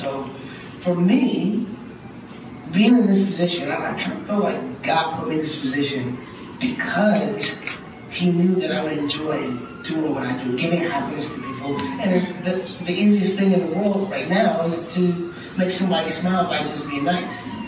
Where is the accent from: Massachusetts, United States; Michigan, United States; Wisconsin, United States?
Michigan, United States; Detroit; I grew up in Detroit, which is the hood, but, you know, however, I was like the Richie Cunningham of the hood, you know.